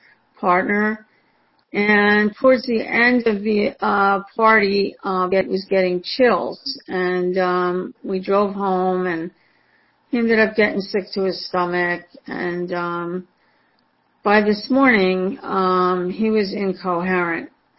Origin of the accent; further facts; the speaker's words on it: New Jersey, United States; from New Jersey, and I'm going to be a little off topic.